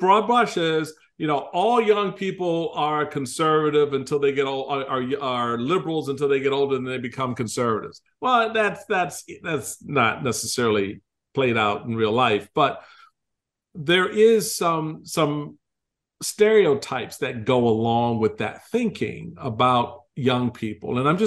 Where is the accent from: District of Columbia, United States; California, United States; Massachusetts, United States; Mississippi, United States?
District of Columbia, United States; Washington; But I'm thinking about an … growing up in Washington, D.C., and, you know, as a Black Republican in a Democratic household, surrounded by Democrats